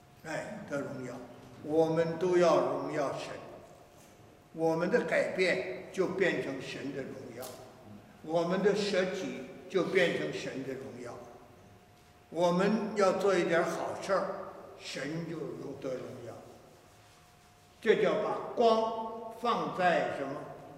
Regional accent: China; 假如说我们中国人讲“人不为己，什么

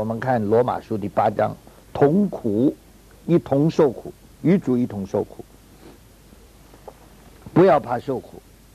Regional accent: China; 就我们中国人把他当古董

